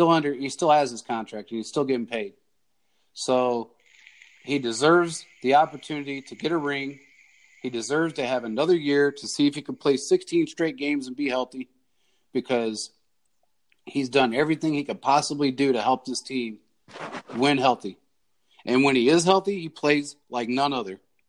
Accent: Kansas City, Missouri, United States; So I'm a guy born and raised in Kansas City watching Buffalo Bills football games because I idolized O.J. Simpson.

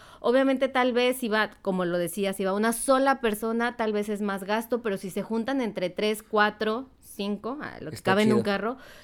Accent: Mexico; y bueno, nosotros mexicanos.

